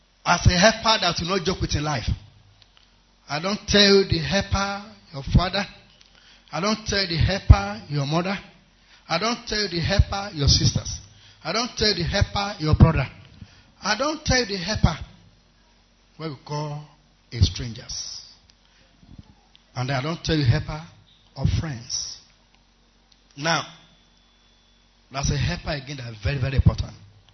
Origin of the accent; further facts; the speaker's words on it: Southwest, Nigeria; I said, I'm from Yoruba land.